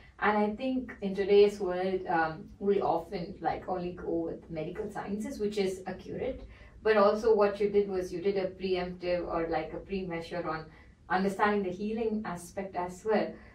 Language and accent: English; India; I come from India